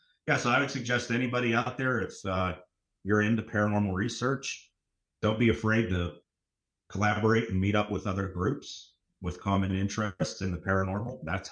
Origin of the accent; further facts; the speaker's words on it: Pittsburgh, Pennsylvania, United States; I'm from the Pittsburgh area.